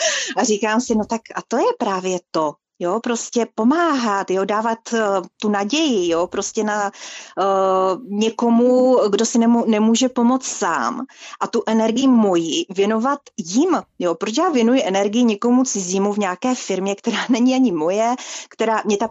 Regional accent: Olomouc, Olomouc Region, Czechia; na konci července 2016 už jsem se stěhovala do Olomouce, odkud pocházím.

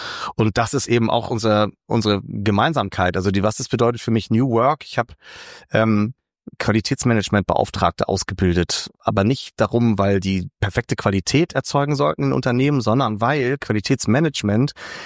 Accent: Hamburg, Germany; Ich bin in Hamburg aufgewachsen

